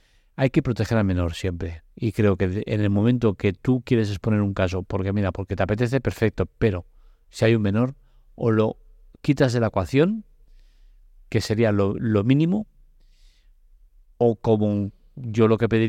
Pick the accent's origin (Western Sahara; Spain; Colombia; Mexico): Spain; Barcelona, Catalonia; me toca de cerca porque yo soy de Barcelona